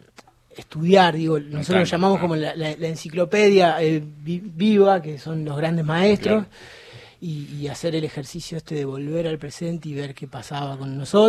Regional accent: Rosario, Santa Fe, Argentina; moved away; En realidad, vengo de Rosario. Hace dos años, casi dos años que vivo acá.

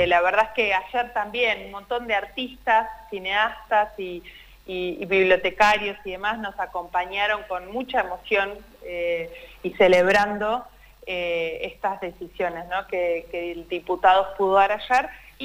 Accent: Neuquén, Argentina; somos, digo, neuquinos representantes de nuestra provincia

